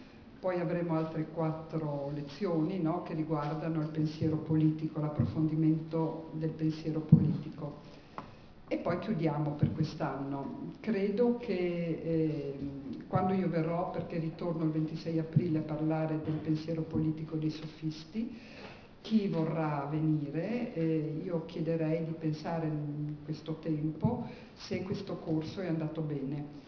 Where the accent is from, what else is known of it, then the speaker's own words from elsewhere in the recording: Germany; Io sono tedesca, tedesca, e attacco alle 6 in punto